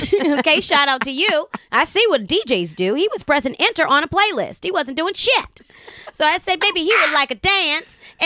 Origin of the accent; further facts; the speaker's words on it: Baltimore, Maryland, United States; And I said, girl, no, I'm from Baltimore.